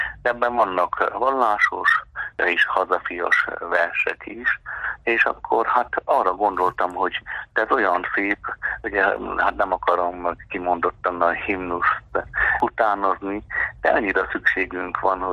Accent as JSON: {"language": "Hungarian", "town": "Borzont", "region": "Harghita", "country": "Romania", "tie": "born or raised there", "said": "szüleim, kötődésem, a szülőfalumhoz, Borzonthoz, utána hát mivel Maros-Szentgyörgyön vagyok már 35 éve plébános"}